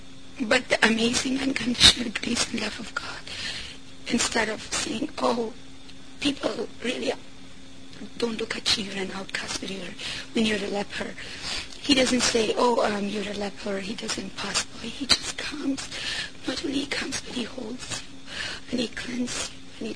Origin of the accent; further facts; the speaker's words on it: Afghanistan; Originally I'm from Afghanistan. I don't know whether you've heard it's a country in Asia, near Middle East.